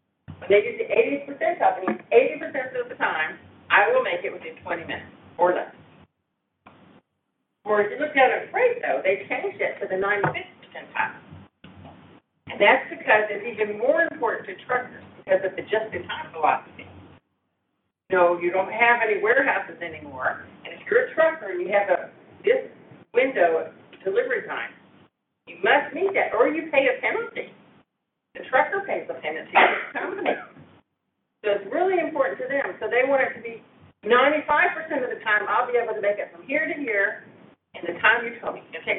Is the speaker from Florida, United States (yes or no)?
no; Kentucky, United States; I was like, oh, I'm from Kentucky.